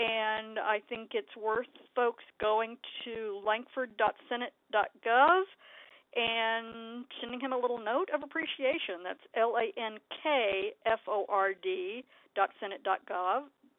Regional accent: Flint, Michigan, United States; plus going to Flint to help with the people of my hometown

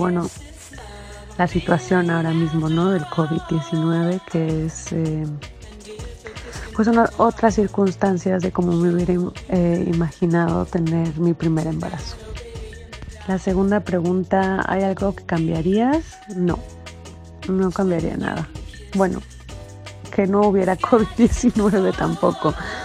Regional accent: Mexico; now in Hamburg, Germany; tengo 33 años, soy mexicana, pero vivo en Hamburgo, Alemania.

